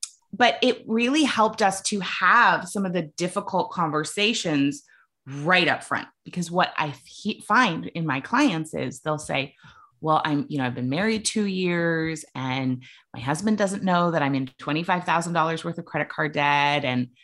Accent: Maine, United States; I come from New England, which is similar in terms of, you know, I grew up in Maine, and if you have money, you hide it.

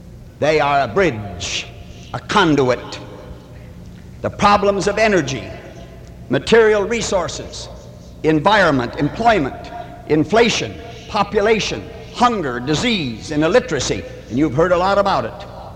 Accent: Midwest, United States; And I come from the Midwest.

